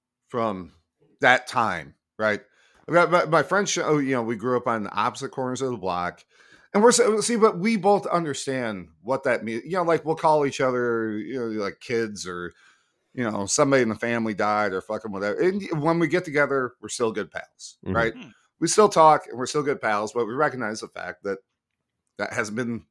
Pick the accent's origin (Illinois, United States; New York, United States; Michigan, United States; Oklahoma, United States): Illinois, United States; Sycamore; Sycamore is a small town. You know everybody. How the fuck do I not know this guy? And I get there, I'm like, oh my God, you married the guy that I grew literally across the fucking street from.